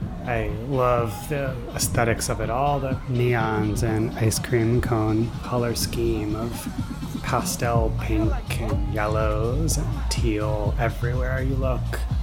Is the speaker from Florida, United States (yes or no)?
yes; Florida, United States; I'm from South Florida, so part of what was happening was that I was really being connected to my childhood, my past